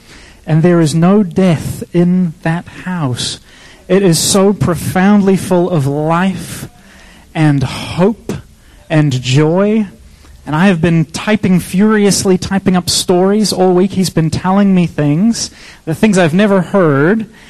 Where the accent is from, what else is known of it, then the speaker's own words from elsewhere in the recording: Toronto, Ontario, Canada; So while I was introduced as being from Toronto, which is very true